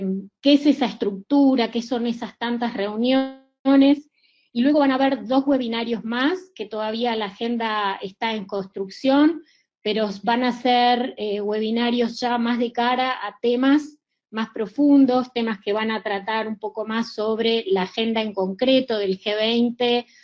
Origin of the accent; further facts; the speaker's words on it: Uruguay; de Don, soy de Uruguay.